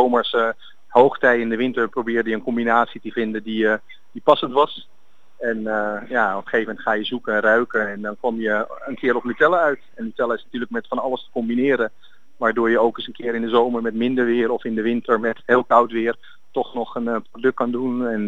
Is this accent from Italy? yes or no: yes; Italy; Als Italiaans zijn groei je op met het lekkere hazelnootpasta wereld Nutella natuurlijk.